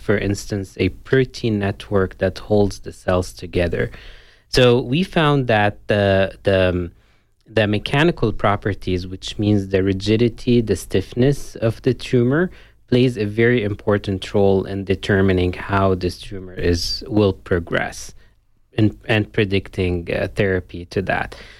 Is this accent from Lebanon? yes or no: yes; Beirut, Beirut Governorate, Lebanon; moved away as an adult; now in United States; So originally, I'm from Beirut, Lebanon. And I did my undergrad at the American University of Beirut, and then I moved to New York to the Albert Einstein College of Medicine